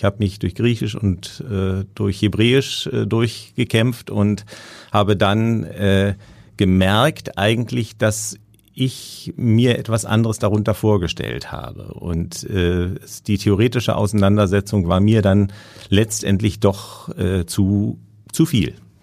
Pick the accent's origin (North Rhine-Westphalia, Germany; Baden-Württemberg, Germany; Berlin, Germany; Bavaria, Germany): Berlin, Germany; Ja, ich bin in Berlin aufgewachsen